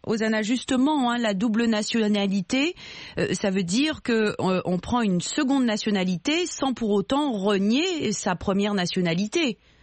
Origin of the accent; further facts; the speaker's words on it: Guadeloupe; now in United States; moi je ne suis pas du tout africaine, hein, Hosanna, je suis guadeloupéenne, donc française, mais je vis aux États-Unis depuis longtemps. Il se pourrait qu'un jour je prenne cette nationalité américaine.